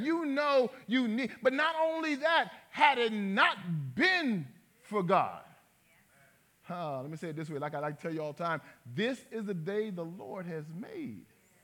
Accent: Ville Platte, Louisiana, United States; you know I grew up in Louisiana, and it's this big metropolis called Ville Platte.

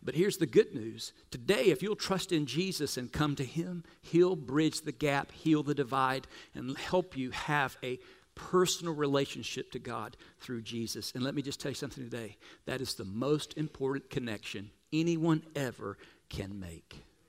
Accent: Florida, United States; See, Beverly and I were both born and raised in Central Florida.

